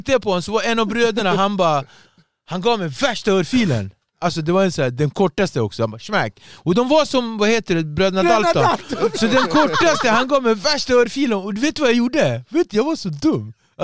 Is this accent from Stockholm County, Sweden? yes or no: yes; Ektorp, Stockholm County, Sweden; Och jag är från Ektorp. Det är Nacka i alla fall, men det är en bit därifrån.